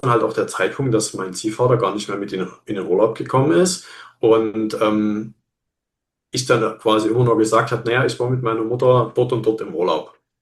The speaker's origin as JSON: {"language": "German", "town": "Dresden", "region": "Saxony", "country": "Germany", "tie": "born or raised there", "said": "ich habe angefangen zu studieren in Dresden, meiner Heimatstadt."}